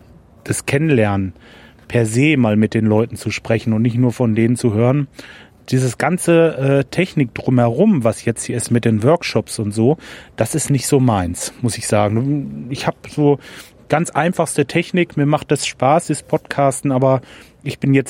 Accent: Lemgo, North Rhine-Westphalia, Germany; Meine Stadt ist also Lemgo. Oder ich komme aus der Nähe von Lemgo. Ich bin kürzlich umgezogen ins Kalletal. Das ist aber alles in der Nähe von Bielefeld.

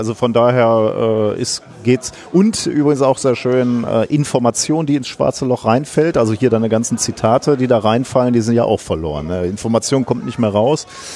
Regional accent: Gelsenkirchen, North Rhine-Westphalia, Germany; Ich komme aus Gelsenkirchen, bin Schalker vom Herzen.

